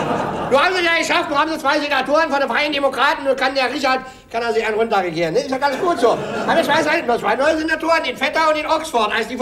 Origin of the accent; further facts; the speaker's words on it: East Germany, Germany; born there; Und ich kenne mich im Osten aus, ich bin im Osten geboren.